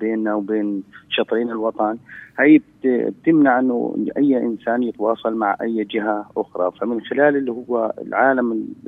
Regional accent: Palestine; أنا فلسطيني.

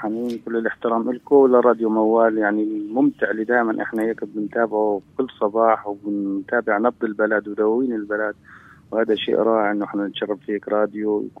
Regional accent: Palestine; أنا فلسطيني.

